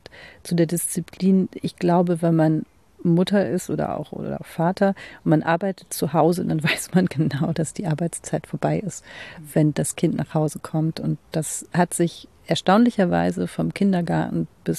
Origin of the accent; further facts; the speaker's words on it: Hamburg, Germany; in der Sternschanze, wo ich aufgewachsen bin, auch später, ist es einfach auch eine Dealer-Ecke gewesen.